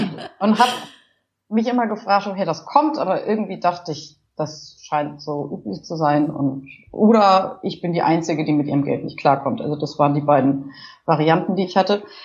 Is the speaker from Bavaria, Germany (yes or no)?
no; Hamburg, Germany; Ich komme aus Hamburg